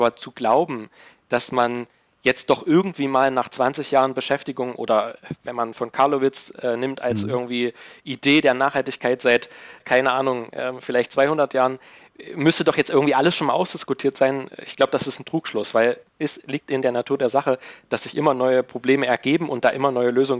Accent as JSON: {"language": "German", "region": "Saxony-Anhalt", "country": "Germany", "said": "Ich lebe in Sachsen-Anhalt und das ist eine ganz persönliche, oder ich komme aus Sachsen-Anhalt"}